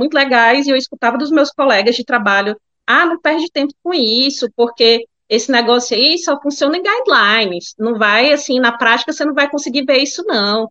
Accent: Limoeiro do Norte, Ceará, Brazil; also born or lived in Fortaleza; now in São Paulo, Brazil; eu vim um pouquinho mais do interior, né? Eu sou de Limoeiro do Norte, é do interior do Ceará. Eu acabei voltando para Fortaleza por ser a capital, né? Mas eu saí do interior mesmo e fui para São Paulo

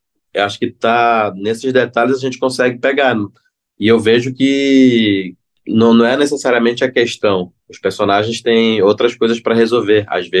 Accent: Manaus, Amazonas, Brazil; aqui eu vivo na Amazônia, né? Então, tipo, a minha rotina, infelizmente, é lidar com violência, desde do lugar de onde eu venho, que é uma periferia de Manaus

